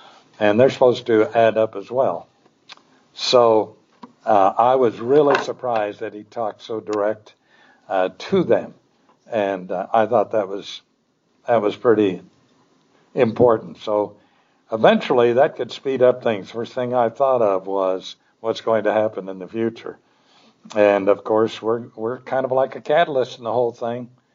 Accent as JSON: {"language": "English", "country": "United States", "said": "excuse me, sir, I'm from America."}